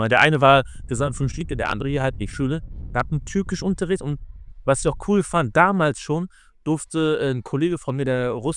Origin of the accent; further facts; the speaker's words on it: Osnabrück, Lower Saxony, Germany; Ich bin in Osnabrück geboren und dann bis ich 19 war, war ich tatsächlich so Schinkelaner.